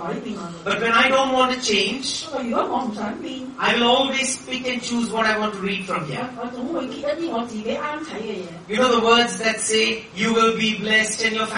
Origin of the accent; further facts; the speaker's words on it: Australia; I told you, me, myself and Jude, we come from Australia.